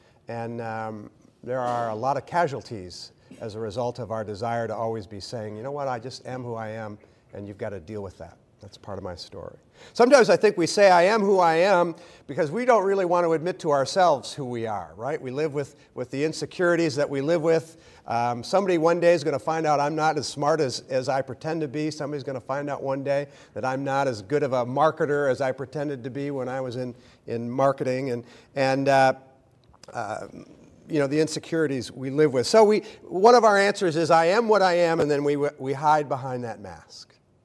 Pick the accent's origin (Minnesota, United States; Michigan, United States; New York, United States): Michigan, United States; Ann Arbor; my home as a kid growing up in Ann Arbor, Michigan, was just a good old-fashioned, great lifestyle.